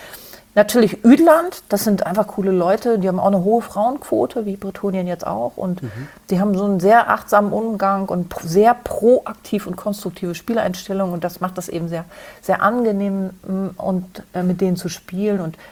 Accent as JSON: {"language": "German", "region": "Hamburg", "country": "Germany", "accent": "Hamburg", "said": "Ich zum Beispiel benutze den auch, um meinen Hamburger Dialekt zu überdecken."}